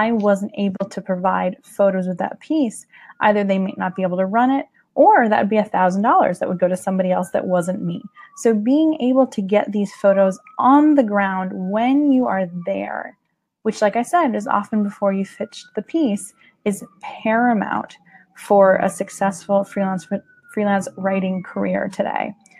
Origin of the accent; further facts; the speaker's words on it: California, United States; Now, I'm from California, and a lot of people from the West can tell you that the changing of the leaves